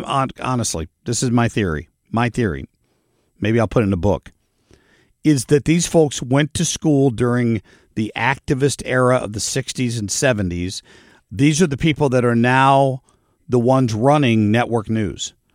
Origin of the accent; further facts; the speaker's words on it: Cincinnati, Ohio, United States; when I grew up in Cincinnati, Ohio, he was the 6 and 11 news anchor at Channel 12, WKRC